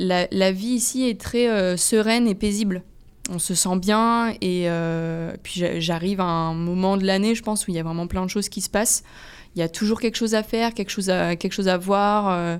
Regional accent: France; moved away; moi, c'est la première fois que je vis en dehors de France.

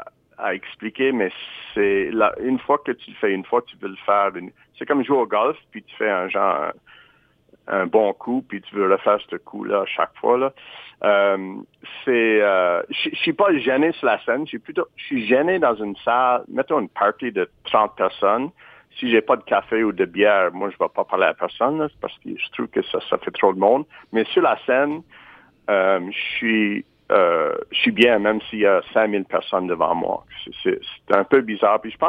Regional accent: North Sydney, Nova Scotia, Canada; accent: North Sydney; On dirait que je reprends mon accent de North Sydney et je rentre dans son personnage.

